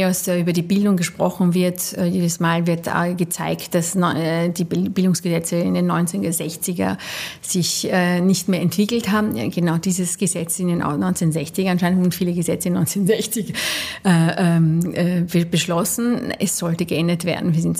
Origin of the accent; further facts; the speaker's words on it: Austria; du kannst es als Österreicher nicht werden. Ja. Und ich möchte aber nicht meine Heimat aufgeben für meine Karriere.